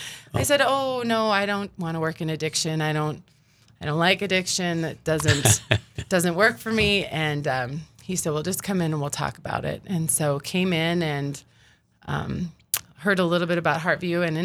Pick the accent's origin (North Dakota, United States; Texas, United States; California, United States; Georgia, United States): North Dakota, United States; Hazen; So I grew up in Hazen. I have one older brother. My dad was a coal miner, and he worked in Center for years, and my mom worked at the hardware store.